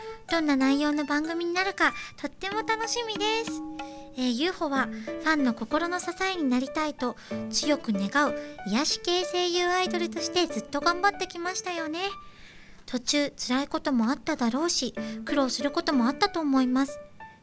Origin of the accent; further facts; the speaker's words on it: Hokkaido, Japan; now in Tokyo, Japan; 私は北海道から上京してきたんですけど、やっぱりこう最初は知ってる人も友達もいなくて